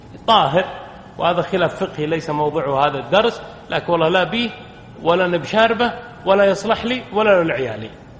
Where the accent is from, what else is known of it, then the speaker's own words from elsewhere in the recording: Najd, Saudi Arabia; احنا نسميها عندنا في نجد قراية